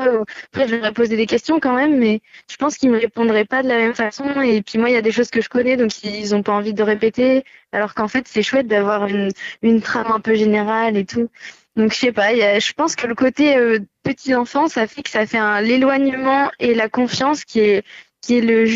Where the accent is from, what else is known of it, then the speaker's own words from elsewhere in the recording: Tours, Centre-Val de Loire, France; parce que je suis originaire de Tours.